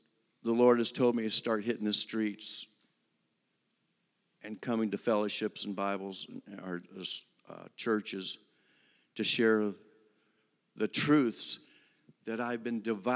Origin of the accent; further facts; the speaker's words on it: Ohio, United States; now in Concord, United States; I go to the fire church in Concord, North Carolina. I'm actually from Ohio, born and raised there.